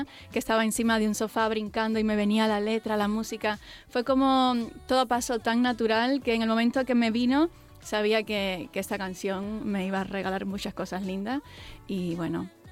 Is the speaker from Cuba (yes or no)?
yes; Cuba; now in Madrid, Spain; yo cuando llegué de Cuba directamente a España, por primera vez salía de Cuba